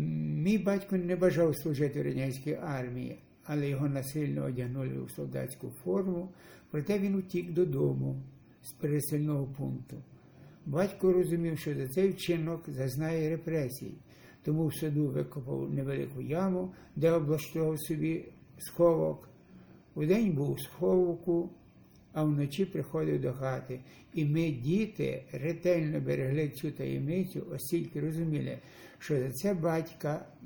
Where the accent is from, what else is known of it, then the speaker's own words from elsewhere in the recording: Kopachyntsi, Ivano-Frankivsk Oblast, Ukraine; Народився я 17 червня 1937 року в селі Копачинцях Городенківського району, у багатодітній патріотичній селянській родині